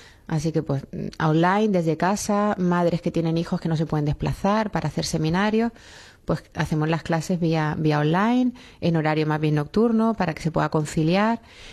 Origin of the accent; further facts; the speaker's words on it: Madrid, Community of Madrid, Spain; born there; Sí, sí, nací en Madrid.